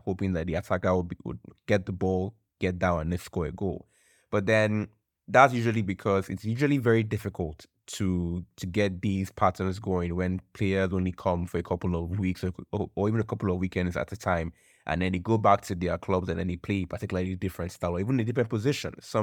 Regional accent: Nigeria; So I'm Nigerian, but I can also sympathize

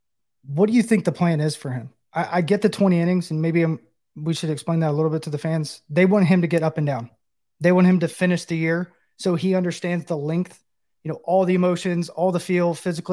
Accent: Knoxville, Tennessee, United States; We should go visit him in Knoxville, my hometown.

